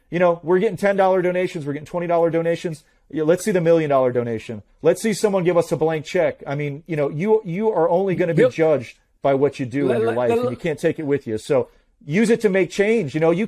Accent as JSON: {"language": "English", "region": "Florida", "country": "United States", "tie": "born or raised there", "said": "I grew up in South Florida. I mean, I'm multicultural."}